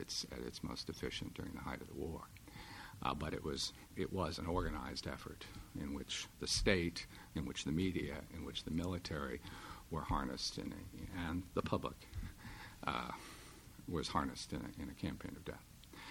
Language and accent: English; Iowa, United States; a country one-sixth the area of my home state of Iowa.